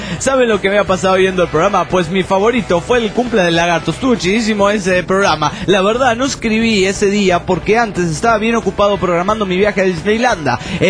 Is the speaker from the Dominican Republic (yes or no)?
yes; Dominican Republic; now in Santander, Spain; Creo que soy el único dominicano que lo escucha.